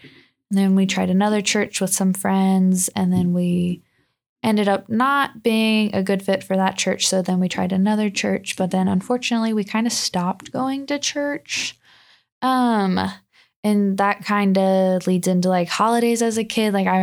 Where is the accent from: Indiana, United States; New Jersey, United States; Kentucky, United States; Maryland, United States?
Kentucky, United States; Burlington; I am from Burlington, Kentucky. I've lived there my whole life. I'm 19 years old now